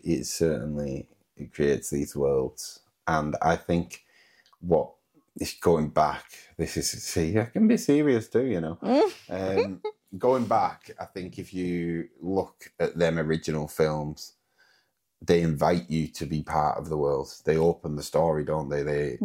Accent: United Kingdom; they won't think that we're British in the sense of like, oh, hello, I'm from Britain.

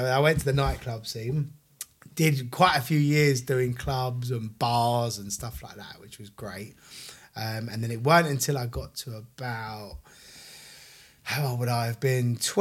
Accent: London, United Kingdom; So, I grew up North London, and in my very, very early days was when I was about 11, 12 years old.

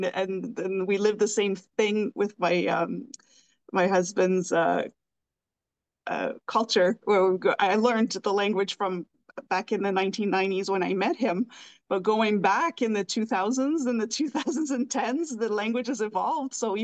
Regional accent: Northern Canada, Canada; in my own hometown. I am from Canada, Northern Canada. The language there is still French, but unless you're from there, you won't understand it.

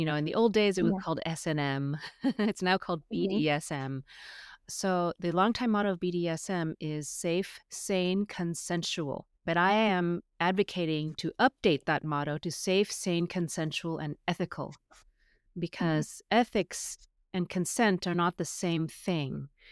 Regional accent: Los Angeles, California, United States; I grew up in Los Angeles, but in a traditional Chinese upbringing.

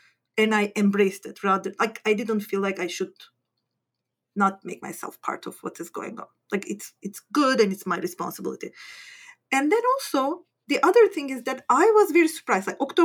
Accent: Turkey; English is a second language; Like, I come from Turkey.

